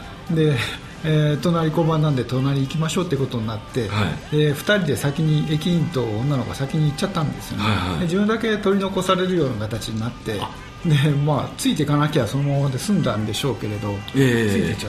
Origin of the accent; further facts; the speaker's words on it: Kobe, Hyogo, Japan; 私はあの神戸出身だから、子供の頃から